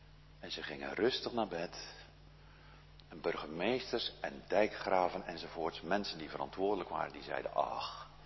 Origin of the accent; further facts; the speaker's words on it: Goeree-Overflakkee, South Holland, Netherlands; want u weet natuurlijk, ik kom van Goede Overflakkee. Van jongs af aan heb ik er verhalen over gehoord van mijn ouders en grootouders.